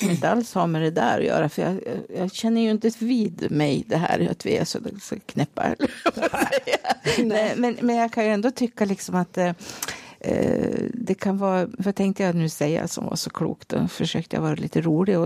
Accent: Gävle, Gävleborg County, Sweden; eftersom jag är den enda Gävlebo

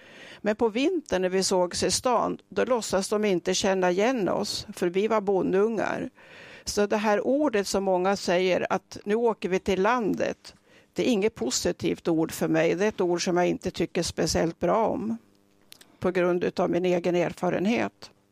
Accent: Trödje, Gävleborg County, Sweden; Jag växte upp i Trödje. Det var en liten by utanför Gävle. Var tryggt och bra.

